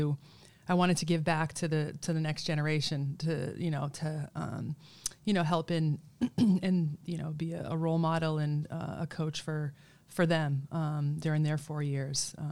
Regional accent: Oxford, Massachusetts, United States; A small town just south of Worcester, Massachusetts, called Oxford.

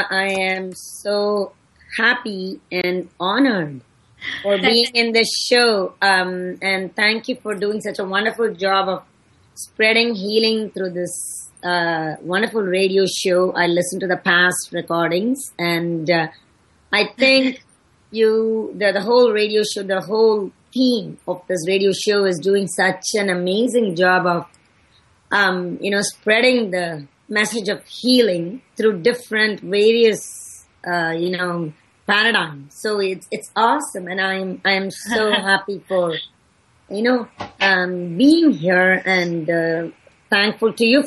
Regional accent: India; I, being growing up in India

